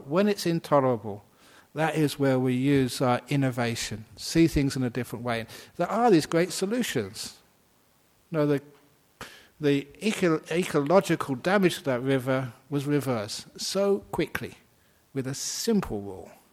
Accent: London, United Kingdom; I grew up in London. 1951 I was born, and I still remember walking along that river as a young boy

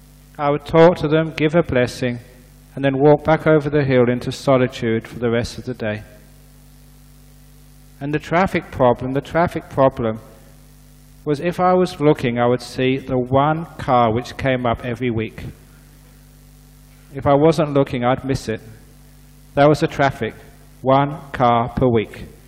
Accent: England, United Kingdom; So I got a full supply of tea every day, which was very nice, being an English monk. You know how we like our tea.

